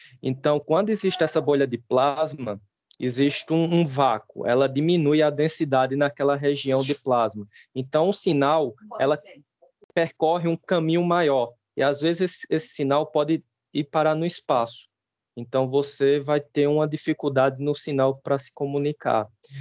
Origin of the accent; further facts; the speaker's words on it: Campina Grande, Paraíba, Brazil; moved away as an adult; No doutorado, aí eu saí de Campina Grande, fui morar, a primeira vez que você vai morar fora da sua região, né? Dos seus parentes, e eu fui para São José dos Campos, no interior de São Paulo.